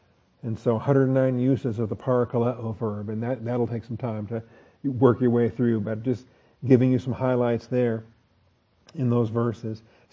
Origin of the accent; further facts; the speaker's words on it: Seattle, Washington, United States; there's a kid I grew up with in Seattle who outgrew his skeletal system.